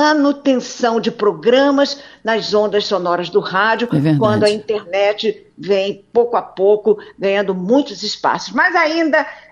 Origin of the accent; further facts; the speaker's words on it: Rio de Janeiro, Brazil; Para esse Rio de Janeiro que eu amo de paixão, sou carioca da gema, com muita honra, com muito orgulho e muito amor.